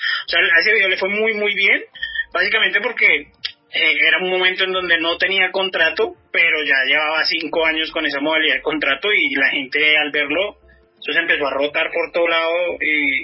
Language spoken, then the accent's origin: Spanish; Bogotá, Colombia; soy bogotano, tengo 40 años